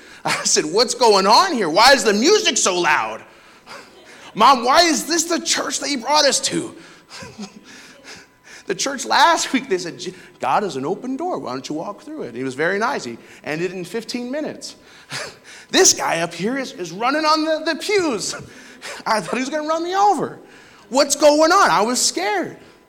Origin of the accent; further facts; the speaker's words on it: Saltville, Virginia, United States; I connected with a cousin on Facebook, and we're from Saltville, Virginia.